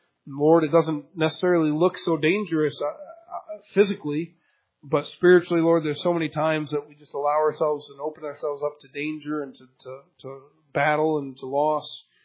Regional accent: Michigan, United States; now in Lake Arthur, United States; I'm from Michigan. We don't have laws like that. You just gun it and nobody cares. Down here in Lake Arthur

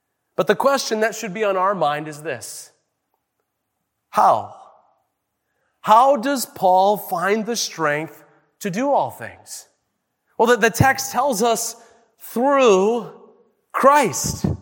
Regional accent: Knoxville, Tennessee, United States; born there; I was born in Knoxville, Tennessee. I still bleed orange

